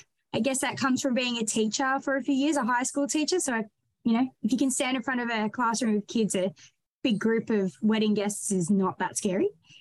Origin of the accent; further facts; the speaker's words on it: Drouin, Victoria, Australia; And I'm from Druin, which is in Gippsland in Victoria.